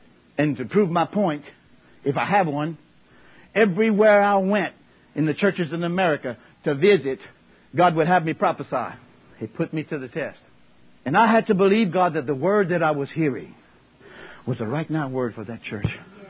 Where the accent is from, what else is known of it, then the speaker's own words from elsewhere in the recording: Louisiana, United States; accent: Cajun; When I first read that with my Cajun accent, I said, that's the apothecary.